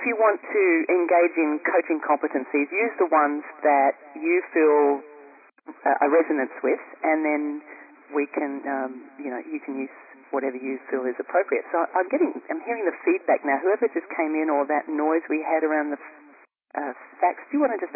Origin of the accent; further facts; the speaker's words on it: Australia; now in California, United States; I'm originally from Australia. I live in the United States. I live in California.